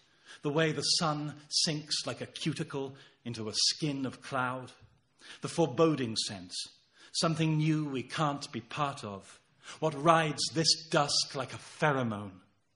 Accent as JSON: {"language": "English", "town": "Stroud", "region": "South West England", "country": "United Kingdom", "tie": "born or raised there", "said": "I wrote a memoir about growing up in the Stroud Valley"}